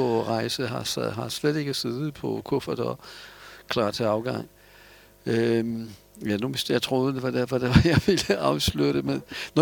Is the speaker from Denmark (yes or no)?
no; Poland; Danish is a second language; jeg har betragtet mig selv dengang som polak, simpelthen, og ikke som jøde. Og det var jeg heller ikke.